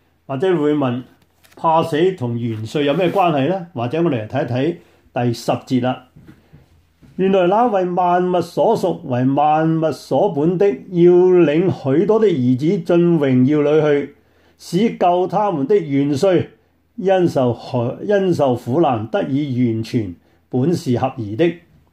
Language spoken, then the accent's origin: Chinese; China; 所以我们中国人呢，我们不喜欢呢用个死字，我们用很多代名词代了它。